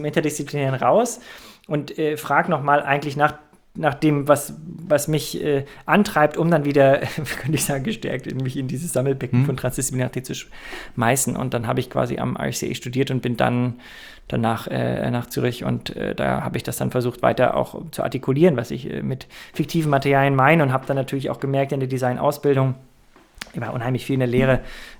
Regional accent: Halle, Saxony-Anhalt, Germany; also ich bin Hallenser, kein Halunke, Hallenser, hier geboren

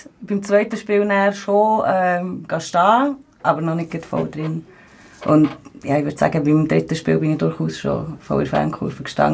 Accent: Bern, Switzerland; Ich bin 28, aber ich komme aus Bern.

